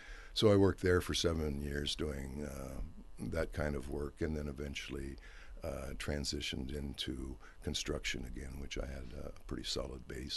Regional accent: Gettysburg, Pennsylvania, United States; I grew up in Gettysburg, Pennsylvania, and didn't feel like my community accepted me very well after I returned from Vietnam

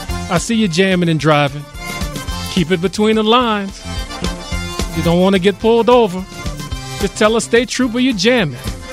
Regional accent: Opelousas, Louisiana, United States; Evangeline Downs Racetrack and Casino in my hometown of Opelousas, a free dance.

